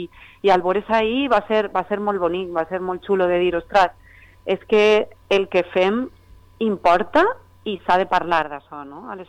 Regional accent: Albal, Valencian Community, Spain; jo no soc d'allà, jo soc d'Albal, d'un poble de l'Horta de València

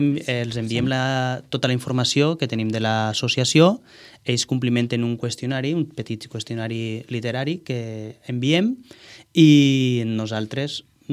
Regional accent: Vila-real, Valencian Community, Spain; perquè som de Vila-real

